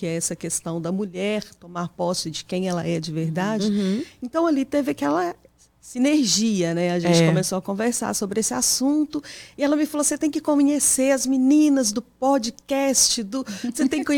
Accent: Timóteo, Minas Gerais, Brazil; now in United States; Eu sou de Timóteo, Minas Gerais.

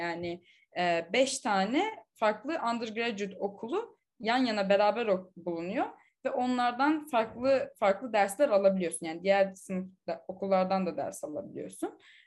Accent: İzmir, Turkey; ben İzmirli bir insan olarak

